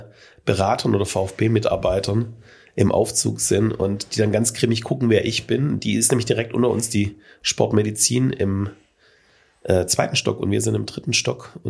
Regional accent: Vaihingen an der Enz, Baden-Württemberg, Germany; born there; ich bin in Feigen geboren. Das ist immer ganz witzig, weil der Stuttgarter verbindet ja Feigen mit Stuttgart-Feigen. Ja. Es gibt aber ein zweites Feigen noch, kennt man vielleicht von der Bahn, Feigen an der Enz.

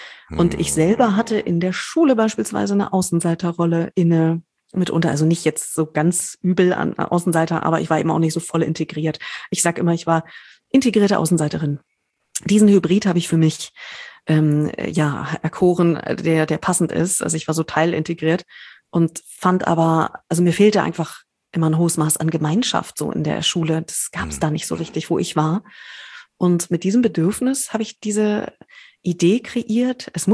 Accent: Berlin, Germany; als Berlinerin

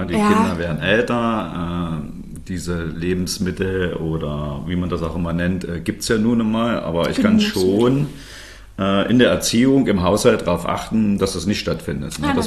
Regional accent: East Germany, Germany; ich bin ja schon ein bisschen älter als 26, ne? Und wir sind ja in der DDR alle groß geworden.

